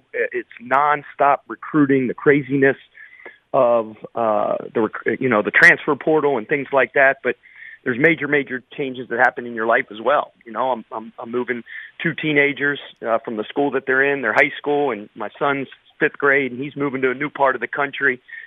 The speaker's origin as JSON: {"language": "English", "town": "Cincinnati", "region": "Ohio", "country": "United States", "said": "but I'm from Cincinnati, right? The 513."}